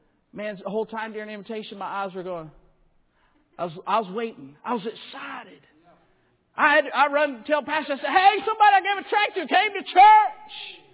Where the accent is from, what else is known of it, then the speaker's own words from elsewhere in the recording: Alabama, United States; I was from Alabama, Florida side of the world. I was different.